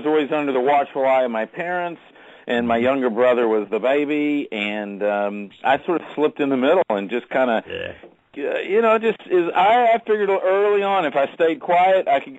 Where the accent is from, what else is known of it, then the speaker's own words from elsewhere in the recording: Atlanta, Georgia, United States; Well, I grew up in Atlanta, Georgia, and I'm the son of almost two immigrants.